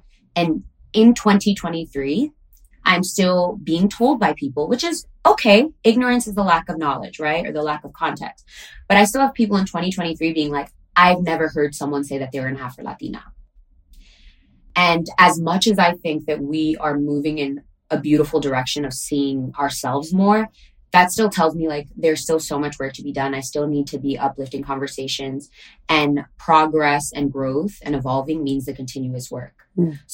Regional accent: New York, United States; I'm from New York originally in the Bronx, but that is where my family immigrated to from Dominican Republic.

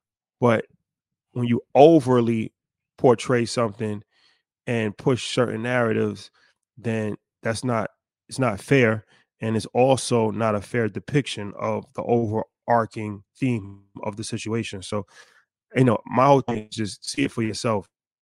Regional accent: United States; go completely against how we were raised in America, right?

